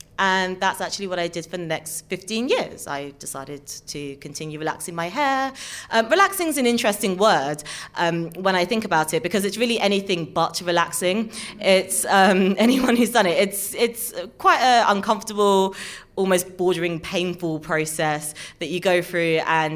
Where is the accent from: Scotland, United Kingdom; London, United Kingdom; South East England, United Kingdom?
London, United Kingdom; I'm a mixed race girl born and bred in London.